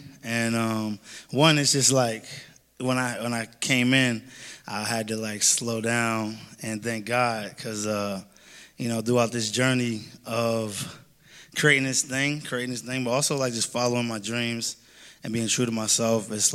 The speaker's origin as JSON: {"language": "English", "town": "Stone Mountain", "region": "Georgia", "country": "United States", "tie": "born or raised there", "also_born_or_lived": "Brooklyn, New York", "said": "I am 29 now. I'm from Brooklyn, New York, raised in Stone Mountain, and that's where I created Wisdom."}